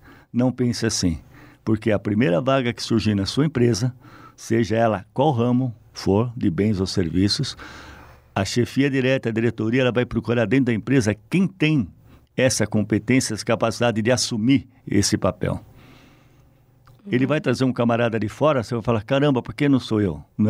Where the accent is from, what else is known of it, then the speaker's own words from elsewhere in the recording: São Paulo, Brazil; na região lá do ABC, em São Paulo, de onde eu venho, né?